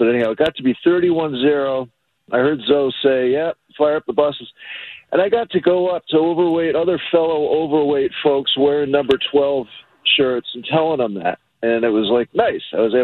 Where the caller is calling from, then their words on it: Derry, New Hampshire, United States; Calling from Gary, D-E-R-Y.